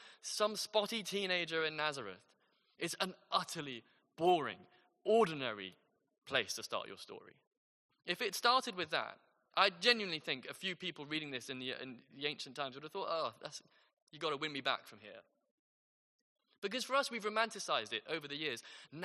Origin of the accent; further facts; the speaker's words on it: St Albans, East of England, United Kingdom; That happened in where my hometown, St. Albans, where I was born.